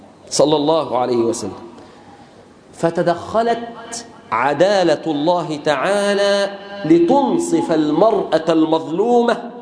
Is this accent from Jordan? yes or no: no; Egypt; اللهم احفظ به بلادنا مصر وبلاد